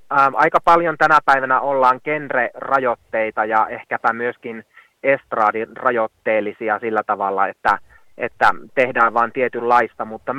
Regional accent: Kuopio, North Savo, Finland; minä olen tällainen kuopiolainen laulaja, luokanopettaja.

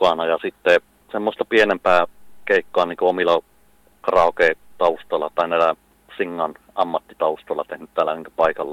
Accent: Kolari, Lapland, Finland; accent: Kolari dialect; now in Härmä, Finland; No minä olen tuolta Kolarista kotoisin, mutta 16 vuotta täällä Härmässä asunut nyt.

